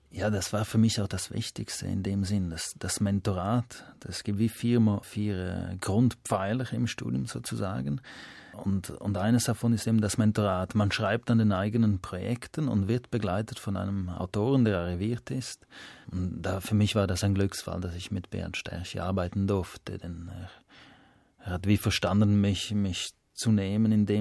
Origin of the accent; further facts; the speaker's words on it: Graubünden, Switzerland; Der liegt mitten in der Surselva, das ist dem Sprachgebiet, romanischen Sprachgebiet, wo ich herkomme.